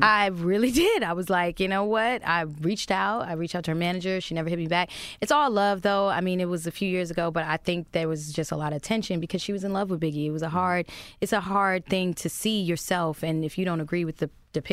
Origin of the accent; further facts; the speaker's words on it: East Orange, New Jersey, United States; I grew up in Jersey, East Orange, Catholic school, totally nothing